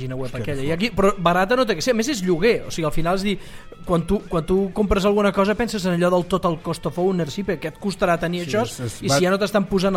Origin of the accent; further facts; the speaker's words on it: Badalona, Catalonia, Spain; Mira, no em parlis que sóc de Badalona i estem tots cagats de por.